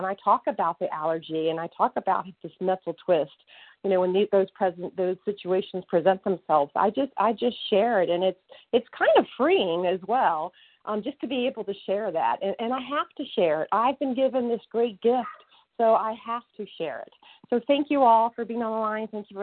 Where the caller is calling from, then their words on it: Massachusetts, United States; I'm calling from Western Massachusetts, and I am a grateful, recovered, compulsive overeater.